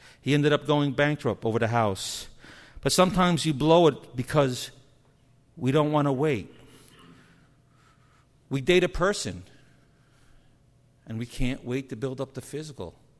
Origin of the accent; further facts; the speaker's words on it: New Jersey, United States; I'm from Jersey. We know how to drive on the ice.